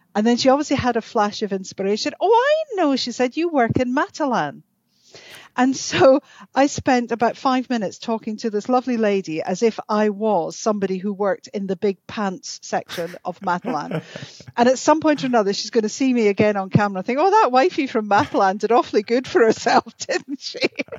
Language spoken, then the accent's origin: English; Strome, Scotland, United Kingdom; also born or lived in Inverness; we moved to the West Coast when I was six, and a place called Strome, which is on Loch Carron. And so it was the most idyllic rural upbringing you could imagine.